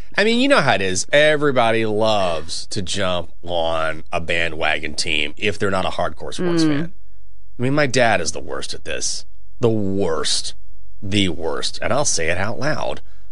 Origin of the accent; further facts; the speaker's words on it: Texas, United States; moved away as an adult; I grew up in Texas, and I didn't move here until I was 30.